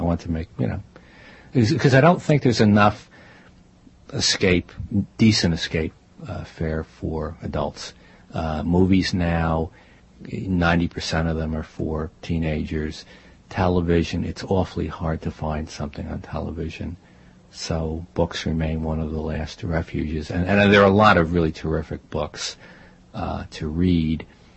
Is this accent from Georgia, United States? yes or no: no; Newburgh, New York, United States; also born or lived in Lexington, Massachusetts; Originally from Newburgh, New York, and then Lexington, Massachusetts.